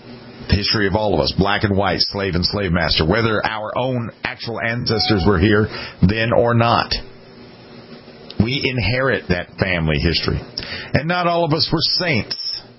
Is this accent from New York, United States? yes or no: no; South Carolina, United States; I have been born and raised in South Carolina. The only time I haven't lived in South Carolina was when I was in the military.